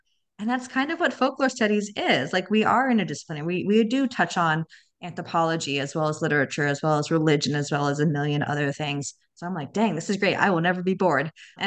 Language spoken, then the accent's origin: English; Los Angeles, California, United States; Yeah, so I grew up in Los Angeles. And I'm just very lucky to have parents who were classic generational hippies and were very chill and relaxed.